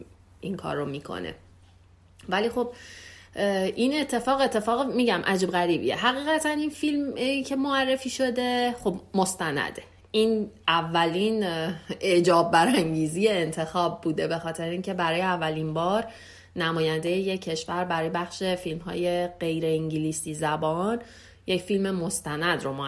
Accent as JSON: {"language": "Persian", "country": "Iran", "lives_now": "Sweden", "said": "ما که خارج از ایران هستیم شاید، یعنی حداقل کسانی که اینجا در سوئد هستن"}